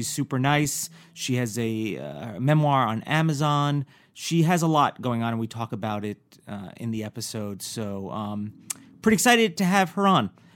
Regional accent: New York, United States; I'm also from New York, and I remember growing up

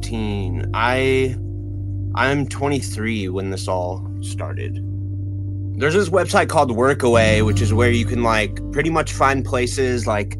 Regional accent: Illinois, United States; I'm from Central Illinois. I grew up, you know, in a small town out surrounded by cornfields

